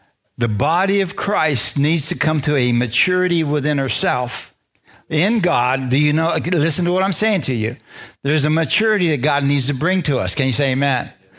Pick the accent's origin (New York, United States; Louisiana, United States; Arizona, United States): Arizona, United States; Bisbee; born there; I met my wife in Bisbee. I married my wife in Bisbee, and I was born in Bisbee.